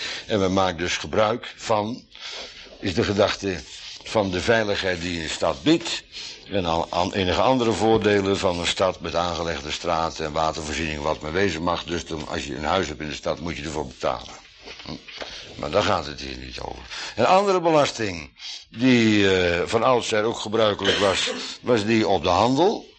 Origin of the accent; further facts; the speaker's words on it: Netherlands; Ik ben een Nederlandse inboorling, zo heet dat. Ik ben in Nederland geboren en getogen, een Nederlands burgerrecht. Dus dan ben ik autochtoon weer. Gewoon inheems.